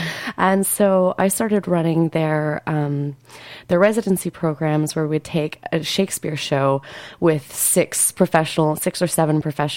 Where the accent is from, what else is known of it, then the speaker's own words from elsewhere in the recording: Edmonton, Alberta, Canada; And I'm from Edmonton, so that was convenient.